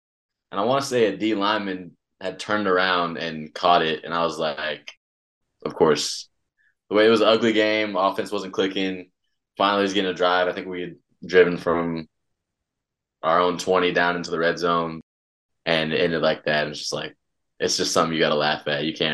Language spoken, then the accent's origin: English; Georgia, United States; I mean, just as a kid, Georgia wasn't, at least when I was in elementary, middle school, Georgia really wasn't great.